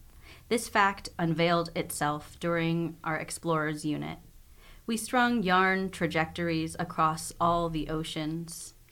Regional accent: Lexington, Kentucky, United States; I say I'm from Lexington. And then a lot of times they'll ask me where I was born. And then I'm like, downtown. Good Samaritan Hospital. Like, I was born in Lexington.

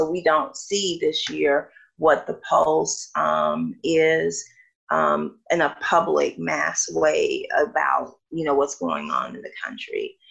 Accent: Chicago, Illinois, United States; So there's a lot that you can gain from it, you know, as a Chicagoan.

